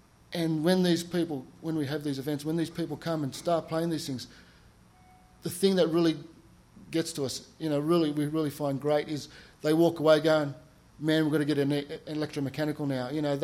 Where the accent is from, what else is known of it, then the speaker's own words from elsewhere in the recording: Sydney, New South Wales, Australia; I'm from Sydney, so that's the largest city in Australia. It's on the east coast.